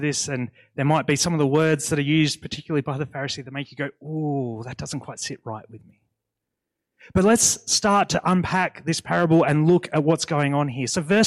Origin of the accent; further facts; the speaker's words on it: Tasmania, Australia; See, I'm from Tasmania, and in Tasmania, we don't have swags to sleep in. It's too cold.